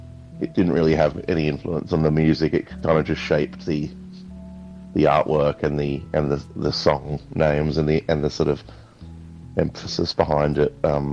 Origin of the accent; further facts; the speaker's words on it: London, United Kingdom; But really, my family reside in England. I'm from London originally